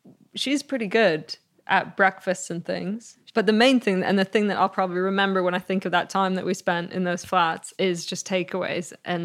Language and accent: English; Canada; born there; I was born later in Canada, but Greece was every summer